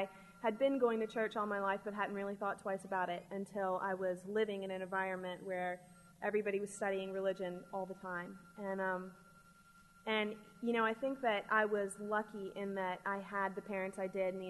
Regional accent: Boise, Idaho, United States; born there; I will very soon be turning 26 years old. I was born in Boise, Idaho. And I was born to two lawyers.

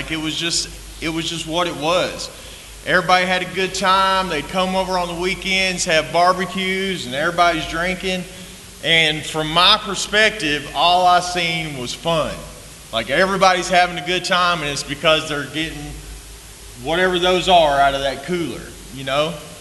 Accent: Marietta, United States; I was born and raised in Marietta. I had a pretty good childhood.

